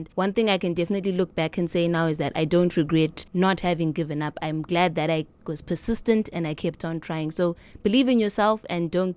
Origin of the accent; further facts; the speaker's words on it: Kwekwe, Midlands, Zimbabwe; I'm 28 years old. I grew up in Zimbabwe. I was born in Kwekwe, and that's where my parents are based. I studied at Goldridge Primary School. Then I went to Chizipiti Senior School in Harare.